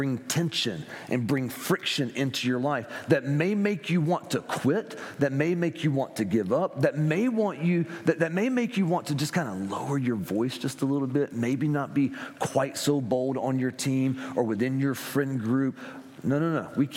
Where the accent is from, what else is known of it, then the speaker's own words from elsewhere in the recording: Columbus, Georgia, United States; I'm from Columbus, Georgia.